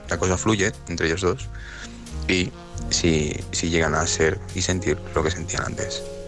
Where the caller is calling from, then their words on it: Alicante, Valencian Community, Spain; de Alicante.